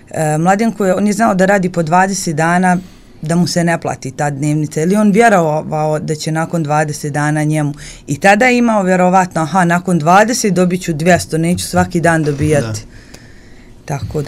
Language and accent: Serbian; Romanovci, Republika Srpska, Bosnia & Herzegovina; Romanovce, moje rodno selo. Mi smo odrasli uz Mladenka.